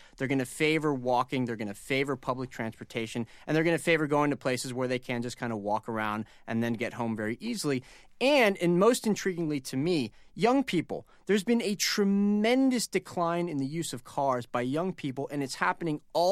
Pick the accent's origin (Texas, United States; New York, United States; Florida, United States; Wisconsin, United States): Florida, United States; Tampa; I'm from Tampa, Florida, where it's just not as convenient to take public transit as it is to drive a car. Most people there have cars.